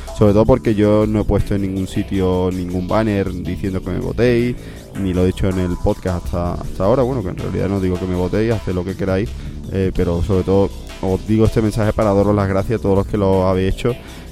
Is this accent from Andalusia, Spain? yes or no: yes; Andalusia, Spain; como buen andaluz, creo que va a venir bastante movidito por las ferias